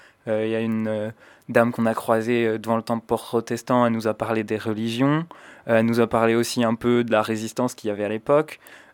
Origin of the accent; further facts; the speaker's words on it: Pays de la Loire, France; Genre, moi je viens de Vendée et du coup mon paysage c'est plutôt la mer au départ.